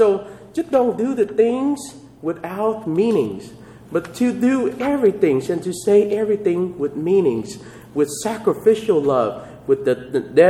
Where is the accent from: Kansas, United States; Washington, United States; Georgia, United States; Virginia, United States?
Kansas, United States; Yes, I'm from Kansas. We call Coke pops.